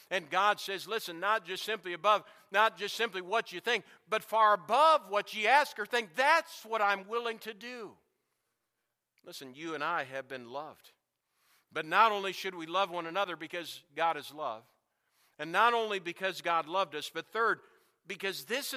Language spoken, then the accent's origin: English; New Ulm, Minnesota, United States; You know, growing up in New Ulm, I can remember I had a friend.